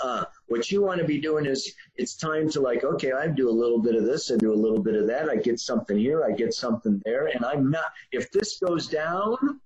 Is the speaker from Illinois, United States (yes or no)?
yes; Chicago, Illinois, United States; I remember the snow, actually. I grew up in Chicago.